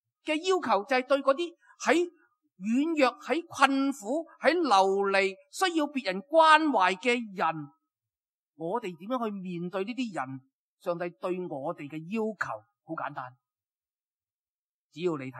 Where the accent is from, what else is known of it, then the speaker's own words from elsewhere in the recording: China; 因为我哋中国人都系农民嘅特色只系睇眼前嘅利益